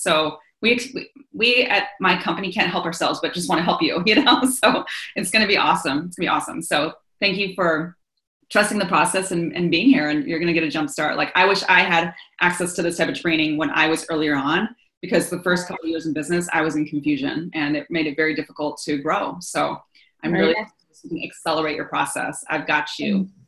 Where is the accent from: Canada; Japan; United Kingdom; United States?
Japan; I grew up over in Japan on a military base. My father's full Japanese, my mom was American. So I was in this very bicultural place, you know, growing up.